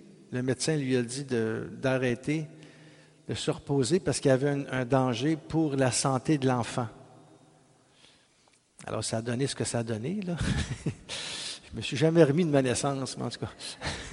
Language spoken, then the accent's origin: French; Gatineau, Quebec, Canada; on n'est pas loin, on vient de Gatineau.